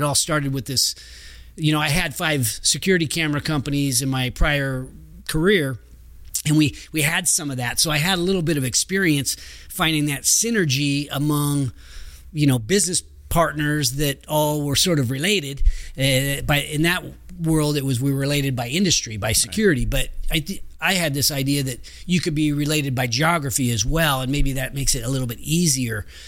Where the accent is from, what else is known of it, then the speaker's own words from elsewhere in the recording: Roseville, California, United States; So I grew up here in the Sacramento region. I grew up in Roseville, and I built some businesses here